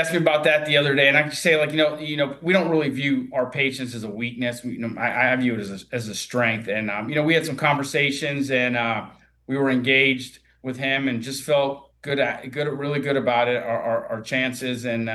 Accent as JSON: {"language": "English", "town": "New Orleans", "region": "Louisiana", "country": "United States", "tie": "born or raised there", "said": "Well, you know, I was born and raised in New Orleans, right? And I grew up the biggest Saints fan ever."}